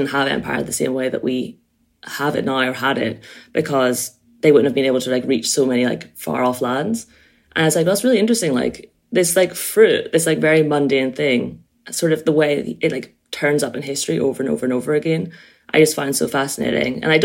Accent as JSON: {"language": "English", "country": "Ireland", "said": "Like I can write about being mixed race, but I can also write about being Irish."}